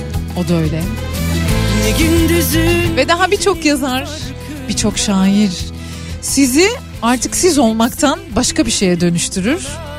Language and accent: Turkish; Ankara, Turkey; Dedim babam Adanalı, ben Ankara'da doğdum büyüdüm.